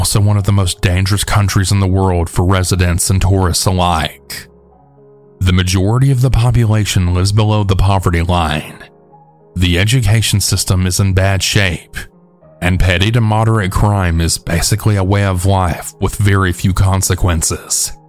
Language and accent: English; South Africa; I'm from South Africa, and most of my family still lives there.